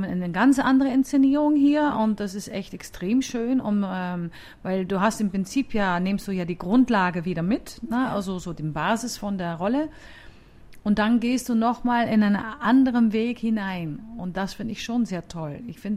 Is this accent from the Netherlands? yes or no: yes; Netherlands; German is a second language; now in Vienna, Austria; Aber ich habe als Holländerin es eigentlich immer sehr einfach gehabt.